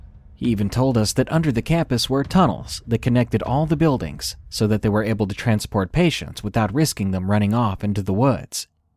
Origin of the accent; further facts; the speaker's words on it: Cincinnati, Ohio, United States; Now, I grew up in Cincinnati, so I always understood.